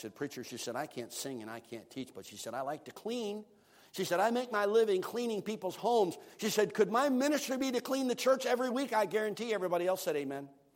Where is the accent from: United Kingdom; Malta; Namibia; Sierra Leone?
United Kingdom; as a British preacher I like to listen